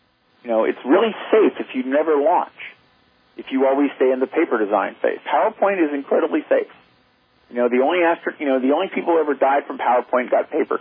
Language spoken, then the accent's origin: English; Washington, District of Columbia, United States; born there; I was born in Washington, D.C.